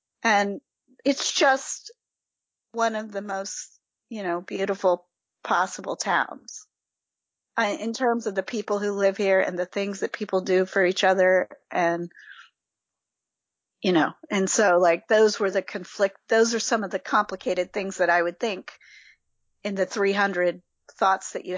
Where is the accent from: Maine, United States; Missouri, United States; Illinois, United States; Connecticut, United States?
Connecticut, United States; Newtown; but like when I would say like I'm from Newtown and occasionally people would say, I can't imagine living there.